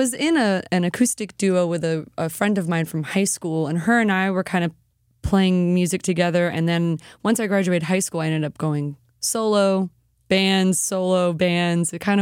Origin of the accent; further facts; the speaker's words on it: Sarasota, Florida, United States; Yeah, I'm born and raised in Sarasota.